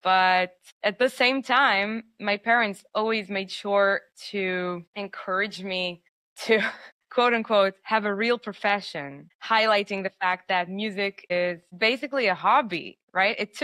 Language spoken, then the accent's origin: English; Israel; From Israel. So I come from a very musical family.